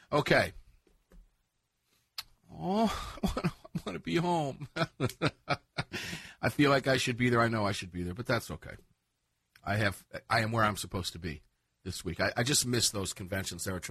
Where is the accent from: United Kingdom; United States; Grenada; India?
United States; Tampa, Florida; Yesterday, Fox 13, my Tampa Bay, my hometown, local Fox affiliate